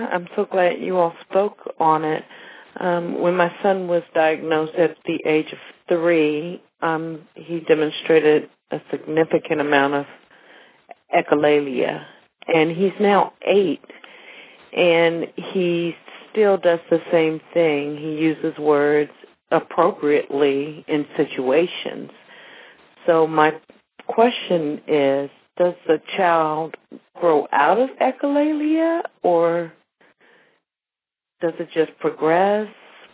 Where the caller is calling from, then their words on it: Maryland, United States; I'm calling from Maryland.